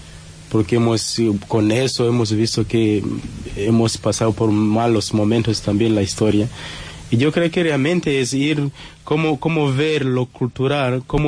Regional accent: Tanzania; Spanish is a second language; also born or lived in Kenya; estudié la filosofía en mi país, en Tanzania, y luego el noviciado lo hice en Kenia.

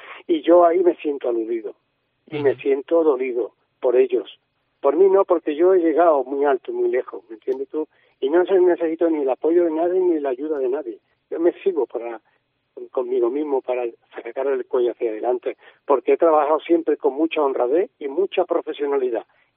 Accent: Cádiz, Andalusia, Spain

